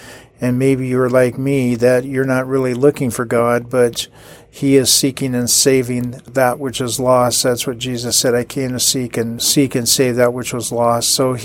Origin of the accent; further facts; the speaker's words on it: Bothell, Washington, United States; there was a lot of people at that Safeway grocery store in my hometown of Bothell, Washington, that were Christians